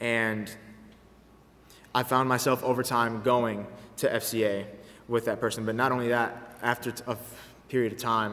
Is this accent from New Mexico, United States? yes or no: no; Louisville, Kentucky, United States; Growing up in Louisville, I made a lot of friends of many different ethnic, racial, and spiritual backgrounds.